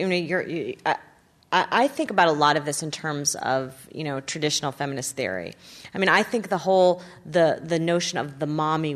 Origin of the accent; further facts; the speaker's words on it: New Jersey, United States; I grew up in New Jersey, and all the daddies got off the train.